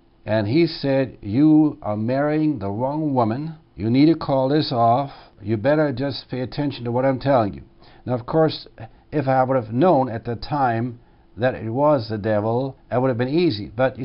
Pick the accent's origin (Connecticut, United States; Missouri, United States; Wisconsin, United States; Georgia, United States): Wisconsin, United States; Milwaukee; She came from Chicago, and I came from Milwaukee, Wisconsin.